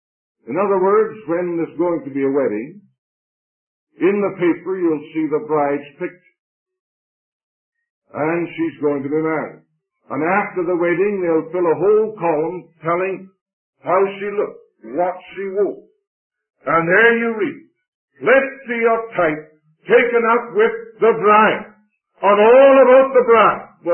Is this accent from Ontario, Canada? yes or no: yes; Stratford, Ontario, Canada; they came out on a huge stage in my hometown, Stratford. And of course, 60,000 people assembled in that little city of approximately 18,000 normally.